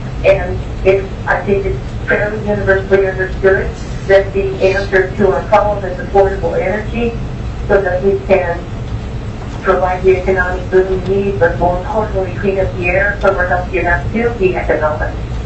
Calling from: Fairbanks, Alaska, United States; I'm calling from Fairbanks.

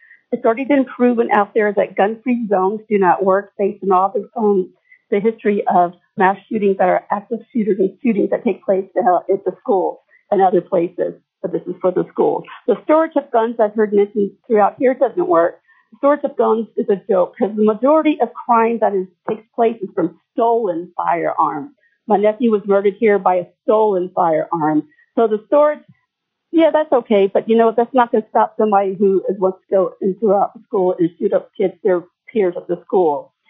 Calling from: Palmer, Alaska, United States; I'm calling from Palmer, and I support SB 173.

